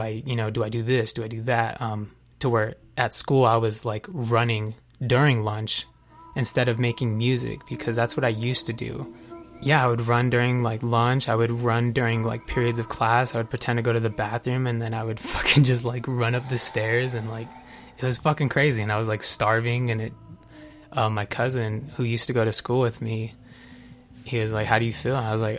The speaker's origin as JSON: {"language": "English", "town": "Salt Lake City", "region": "Utah", "country": "United States", "tie": "born or raised there", "said": "I am a local artist here in Utah, Salt Lake City. I was born here, I was raised in Rose Park. I am 20 years old."}